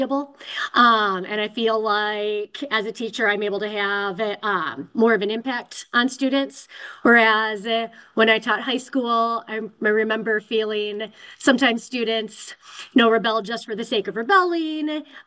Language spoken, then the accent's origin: English; Michigan, United States; now in Georgia, United States; I'm from Michigan originally, went to Michigan State.